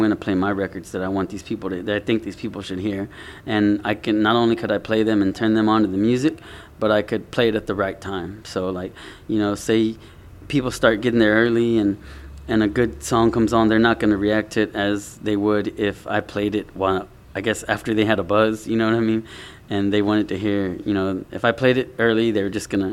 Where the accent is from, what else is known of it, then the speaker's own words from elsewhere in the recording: Houston, Texas, United States; I mean, I'm from Houston, so I couldn't help but being into like screw music.